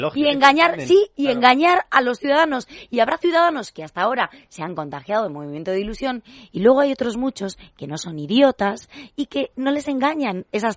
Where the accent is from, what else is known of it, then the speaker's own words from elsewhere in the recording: Galicia, Spain; Yo como gallega te respondo con otra pregunta.